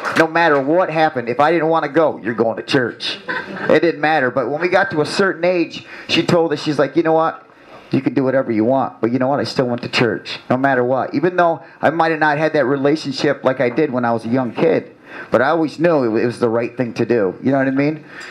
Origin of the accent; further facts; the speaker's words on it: Texas, United States; born there; I came from a Christian home, and I was born in Texas.